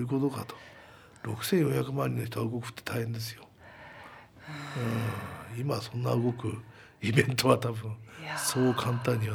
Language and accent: Japanese; Tokyo, Japan; also born or lived in Beppu; まあ、東京生まれ東京育ちでね、九州の別府行っちゃって、